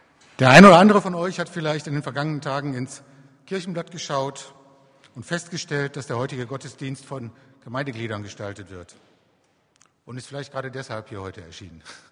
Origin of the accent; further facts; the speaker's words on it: Waltersdorf, Germany; der Marcel Mäuser und ich, wir stammen aus Waltersdorf beide